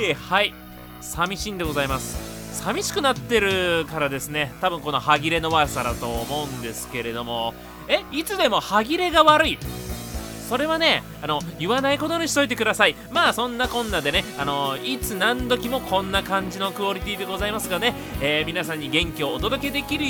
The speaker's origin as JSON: {"language": "Japanese", "region": "Kentucky", "country": "United States", "tie": "born or raised there", "moved": "yes", "said": "僕の地元ケンタッキー"}